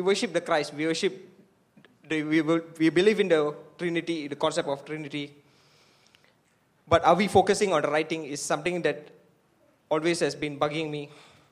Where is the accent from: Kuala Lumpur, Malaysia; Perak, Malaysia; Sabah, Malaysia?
Perak, Malaysia; Ipoh; And I'm from West Malaysia, Ipoh, Perak.